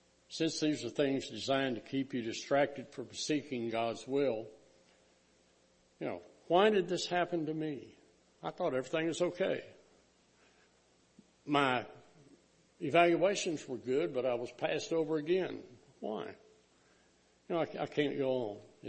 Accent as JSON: {"language": "English", "region": "Texas", "country": "United States", "said": "What can I say? I'm from Texas, so I wanted to put the Cowboys up there"}